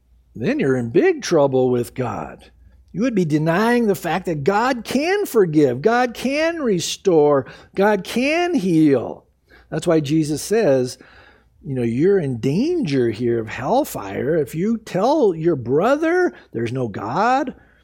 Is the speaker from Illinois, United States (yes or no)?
no; California, United States; I grew up in Southern California. You get in traffic, I invented road rage.